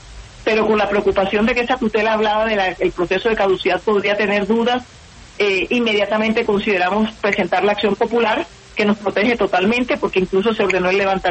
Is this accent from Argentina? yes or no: no; Barranquilla, Atlántico, Colombia; Aquí no es de que porque soy de Barranquilla no puedo investigar a nadie de Barranquilla.